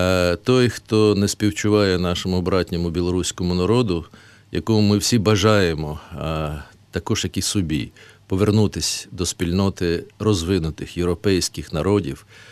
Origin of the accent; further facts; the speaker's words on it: Kyiv, Ukraine; майже все моє життя пройшло в моєму рідному Києві, де народились діти, за винятком перебування на воєнній службі за кордоном.